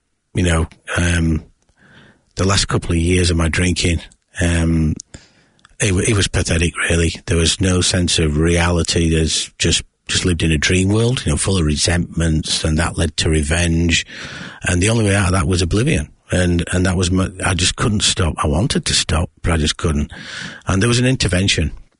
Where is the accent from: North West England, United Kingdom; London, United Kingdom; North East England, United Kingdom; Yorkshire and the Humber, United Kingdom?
Yorkshire and the Humber, United Kingdom; born or raised there